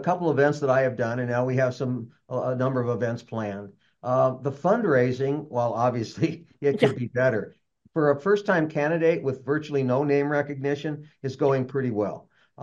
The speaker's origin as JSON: {"language": "English", "town": "Denver", "region": "Colorado", "country": "United States", "tie": "born or raised there", "said": "I was born in raised in North Denver, went to Catholic grade school there, Catholic high school at Cathedral on 19th and Logan. I did my undergraduate work at CU Boulder and went to law school at the University of Denver."}